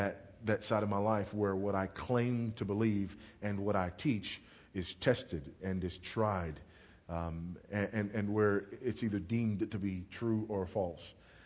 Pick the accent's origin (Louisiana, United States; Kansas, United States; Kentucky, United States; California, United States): California, United States; Los Angeles; I was raised in a small Southern city called Los Angeles, and in Southern California